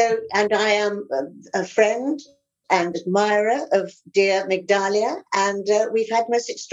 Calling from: London, United Kingdom; I'm calling from London.

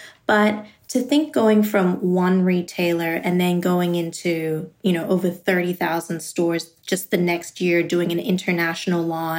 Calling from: Brooklyn, New York, United States; I am in Brooklyn, New York.

